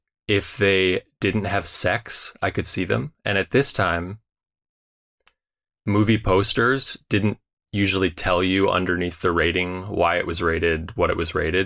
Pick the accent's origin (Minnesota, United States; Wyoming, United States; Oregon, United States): Minnesota, United States; Okay, a young … is growing up in Minnesota. He's in eighth grade.